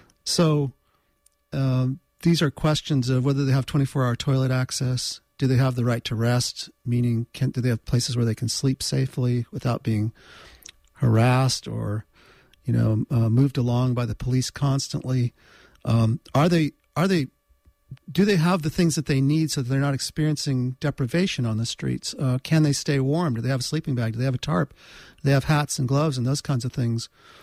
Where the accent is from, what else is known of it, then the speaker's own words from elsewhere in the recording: California, United States; Jana grew up near where I grew up in the Santa Clara Valley